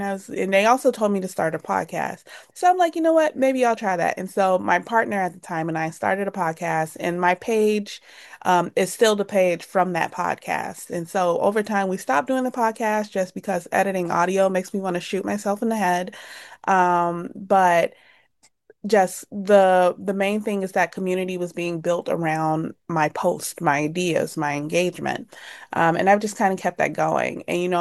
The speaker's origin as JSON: {"language": "English", "town": "Chicago", "region": "Illinois", "country": "United States", "tie": "born or raised there", "said": "Growing up in Chicago, my mother, she was an addict, and so I've kind of been hyper independent my whole life."}